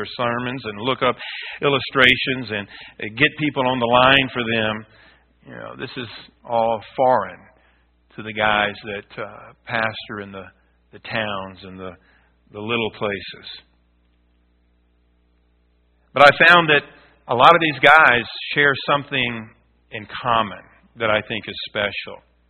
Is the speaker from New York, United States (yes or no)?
no; Louisiana, United States; born and raised in Louisiana. You can't get much further south than that. Next step is the Gulf of Mexico.